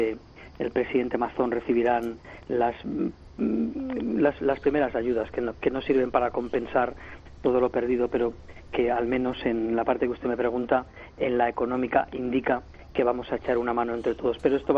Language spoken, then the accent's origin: Spanish; Valencian Community, Spain; Y eso a mí que me tiene entristecido porque, como valenciano